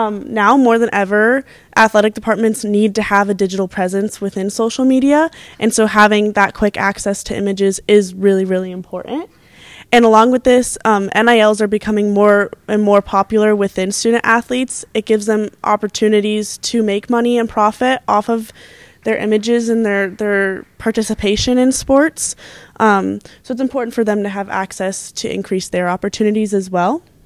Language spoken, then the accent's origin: English; Denver, Colorado, United States; I'm from Denver, Colorado, and I'm on the women's soccer team here at Dominican